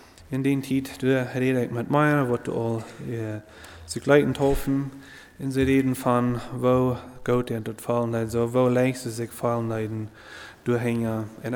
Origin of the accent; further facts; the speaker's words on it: Ontario, Canada; also born or lived in Mexico; ich bin in Mexiko geboren hier, aber ganz in Ontario abgewachsen.